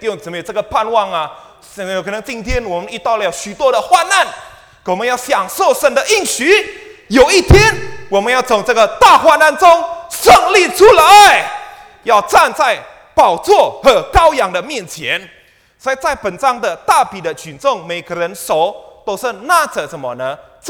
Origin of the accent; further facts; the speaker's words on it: Indonesia; also born or lived in India; 我是从印尼来的，我住过印尼跟 印度了。基本上这个停电呢、啊、是从小发生的事